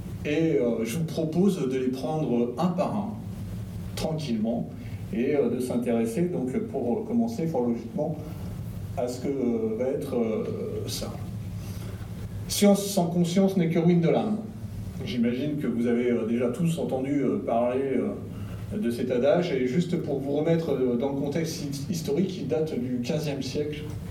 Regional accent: France; now in Switzerland; moi je viens de France

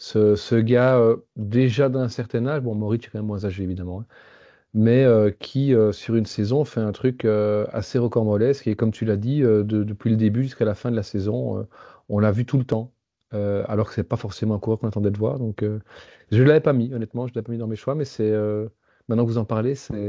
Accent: Belgium; moi, je suis un Belge qui a grandi dans les années 80-90

